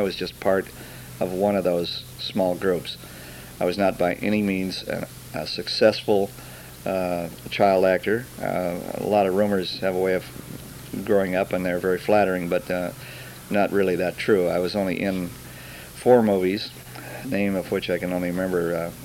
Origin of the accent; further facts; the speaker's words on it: Los Angeles, California, United States; I was born in Los Angeles, California, and the day after Christmas in 1923.